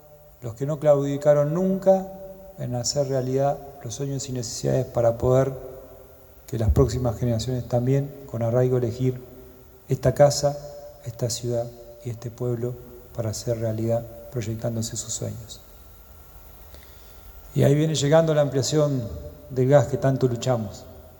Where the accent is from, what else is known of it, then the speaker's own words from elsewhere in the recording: Neuquén, Argentina; now in Zapala, Argentina; yo no soy de acá, soy de Neuquén, nací en Neuquén